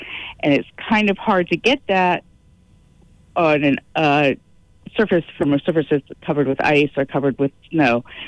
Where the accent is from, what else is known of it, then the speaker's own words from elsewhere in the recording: East Coast, United States; also born or lived in Colorado; now in Anchorage, United States; I can tell you living in Anchorage that, I grew up on the East Coast and I've lived in Colorado.